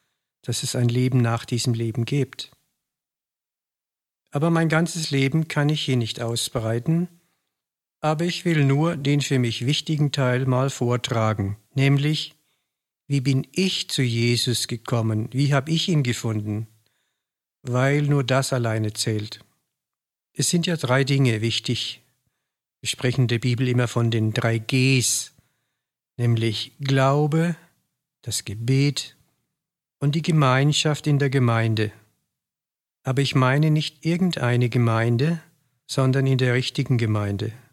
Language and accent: German; Theres, Bavaria, Germany; ich komme aus Theres. Ich bin Rentner